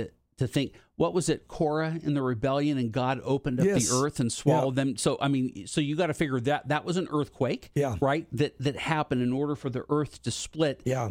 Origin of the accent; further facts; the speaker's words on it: California, United States; when I grew up in California, I was there for two earthquakes and I slept through both of them.